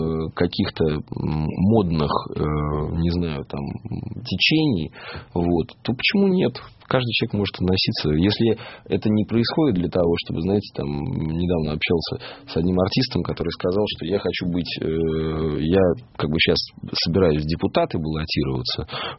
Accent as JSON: {"language": "Russian", "country": "Ukraine", "tie": "born there", "said": "Я родился на Украине, у меня очень много друзей на Украине."}